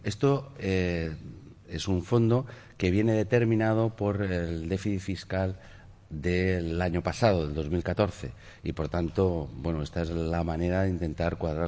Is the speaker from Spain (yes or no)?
yes; Valencian Community, Spain; los 5 millones de españoles que somos valencianos, no estamos tratados con equidad.